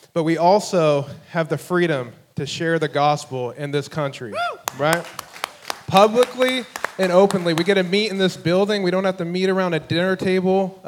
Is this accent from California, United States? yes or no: yes; California, United States; I'm from California, and you cannot blow things up to celebrate.